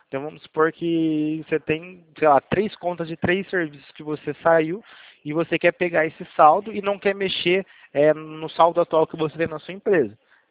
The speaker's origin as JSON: {"language": "Portuguese", "town": "Araras", "region": "São Paulo", "country": "Brazil", "said": "Isso, eu sou de Araras, é do lado."}